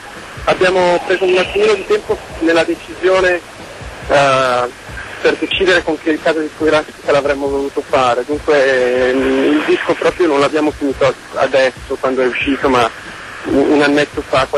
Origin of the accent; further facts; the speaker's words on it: Milan, Lombardy, Italy; born there; e allora poi noi siamo nati a Milano